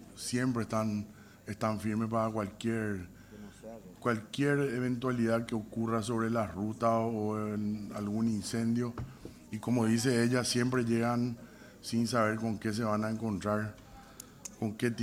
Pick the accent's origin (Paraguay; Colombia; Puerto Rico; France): Paraguay; Asunción; Yo también soy asunceno